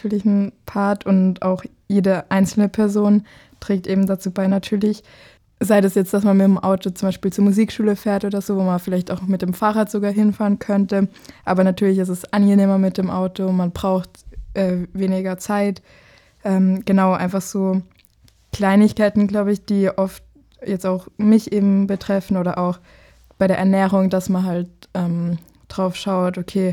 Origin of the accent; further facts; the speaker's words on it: Thalheim bei Wels, Upper Austria, Austria; ich komme aus Thalheim bei Wels und ich gehe noch in die Schule.